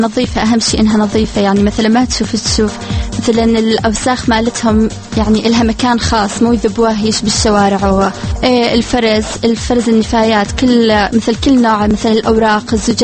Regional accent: Iraq; accent: partly Jordanian; now in Jordan; أنا عراقية بس أحكي أردني شوية لأنه عايشة 13 سنة بالأردن.

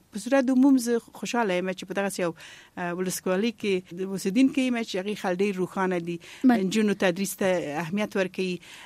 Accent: Kabul, Afghanistan; also born or lived in Balkh; هغه وخت دغه لپاره ما درس ده په کابل کې ویلې دی او لویه شوې په کابل کې.

